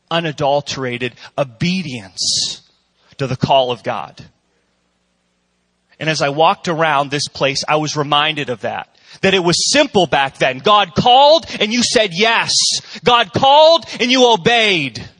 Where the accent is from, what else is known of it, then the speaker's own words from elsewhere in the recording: Pittsburgh, Pennsylvania, United States; I'm from Pittsburgh, Pennsylvania.